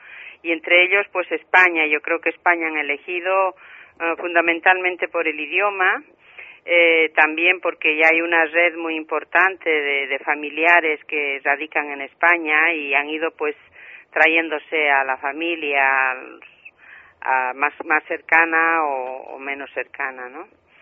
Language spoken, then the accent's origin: Spanish; Bolivia; moved away as an adult; Soy boliviana, soy trabajadora social, trabajo en un centro de día de atención a mujeres inmigrantes y ya radico aquí más de 30 años.